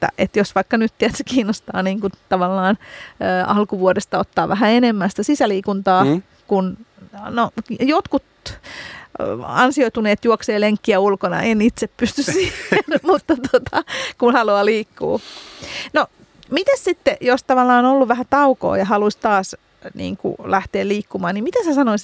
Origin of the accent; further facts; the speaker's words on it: Helsinki, Uusimaa, Finland; Itse tunnustan, että olen Töölöstä kotoisin